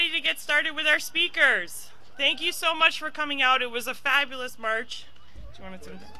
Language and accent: English; New Hampshire, United States; I'm from Up New Hampshire.